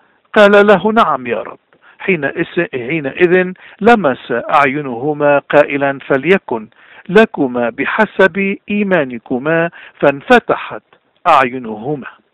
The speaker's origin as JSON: {"language": "Arabic", "country": "Lebanon", "said": "ونحن كل ما نريده كلبنانيين أن يعود السلام والوئام إلى وطن الأرز، إلى وطن القداسة لبنان"}